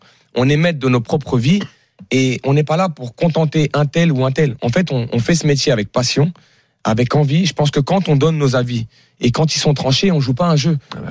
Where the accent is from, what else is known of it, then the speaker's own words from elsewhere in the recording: Paris, Île-de-France, France; born there; je suis né à Paris.